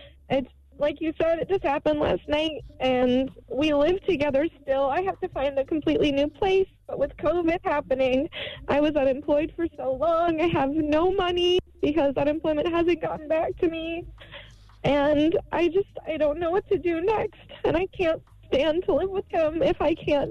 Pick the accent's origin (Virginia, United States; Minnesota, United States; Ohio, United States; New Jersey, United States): Ohio, United States; Columbus; I'm from Columbus, Ohio.